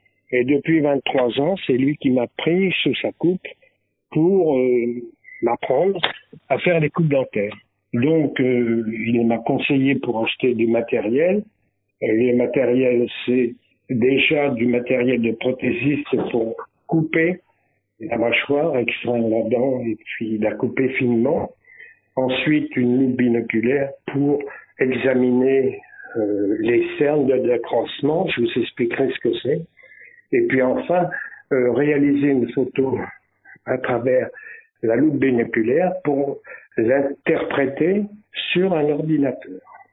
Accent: Saint-Calais, Pays de la Loire, France; born there; Je suis bientôt octogénaire. J'habite Conneret. Je suis né à Saint-Calais, dans une petite ville où j'avais des activités de terrien.

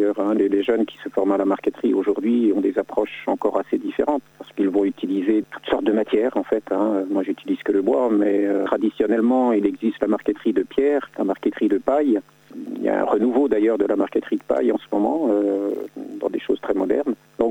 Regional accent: Brittany, France; born there; Et puis, en 1986, je suis rentré en Bretagne, là où je vis, mon pays natal.

